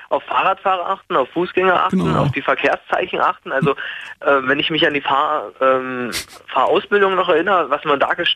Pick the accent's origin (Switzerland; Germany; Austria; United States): Germany; Görlitz, Saxony; Also wie gesagt, in meiner Heimatstadt in Görlitz machen sie es derzeit sehr viel.